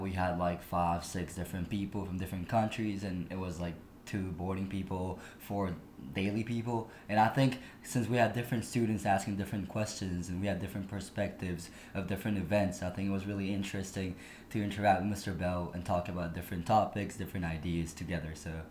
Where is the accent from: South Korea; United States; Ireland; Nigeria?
South Korea; English is a second language; I'm from South Korea, and I'm a boarding student here in Moser.